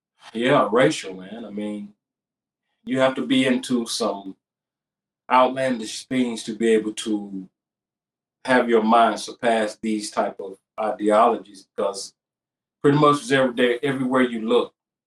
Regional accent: Mississippi, United States; I am originally from Mississippi.

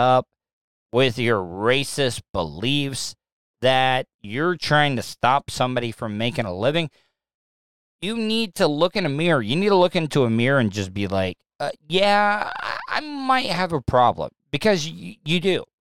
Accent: the South, United States; Me being a Southerner, I don't get it.

